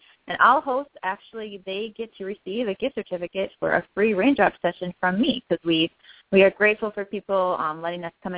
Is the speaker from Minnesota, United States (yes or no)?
yes; New Ulm, Minnesota, United States; I just moved back this past year to my hometown where I grew up in New Ulm.